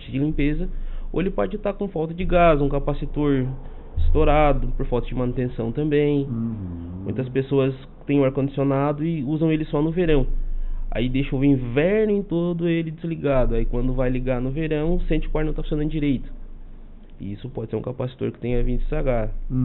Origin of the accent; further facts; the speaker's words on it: Criciúma, Santa Catarina, Brazil; Sou de Criciúma.